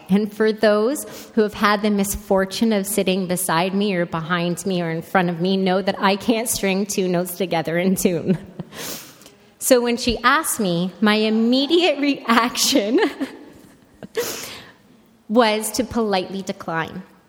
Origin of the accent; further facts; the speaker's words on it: Pancor, Ontario, Canada; also born or lived in Chatham; I was born in Chatham, Ontario, and brought up in a little farming community called Pancor.